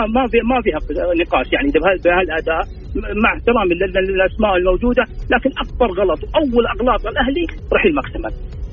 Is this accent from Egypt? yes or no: no; Saudi Arabia; احنا تعودنا احنا كسعوديين نحب الخير للبعض